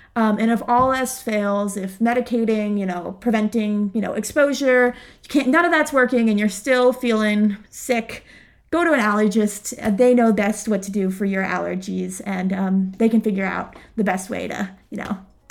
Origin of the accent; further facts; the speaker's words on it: Pittsburgh, Pennsylvania, United States; also born or lived in Virginia; I was born in Virginia before. And then I moved to Pittsburgh when I was two.